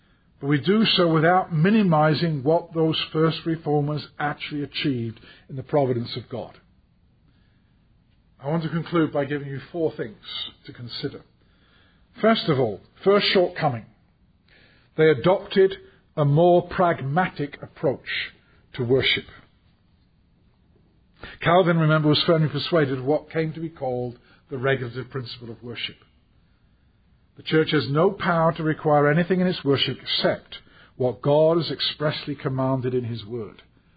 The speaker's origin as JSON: {"language": "English", "region": "England", "country": "United Kingdom", "said": "And I mean we, me as an Englishman, you as Americans."}